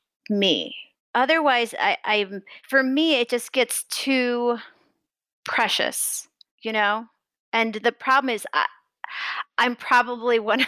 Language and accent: English; Missouri, United States; Complete Midwestern naivete. To be completely honest, I'm from Missouri and I got into NYU